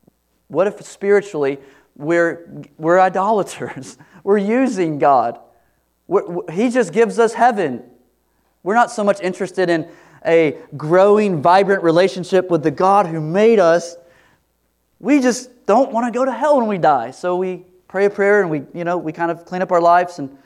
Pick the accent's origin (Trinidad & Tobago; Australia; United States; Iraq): United States; Dallas, Texas; Dallas, Texas, where a lot of us grow up in church and we kind of have some relationship to church. We're from the Bible Belt, a lot of us.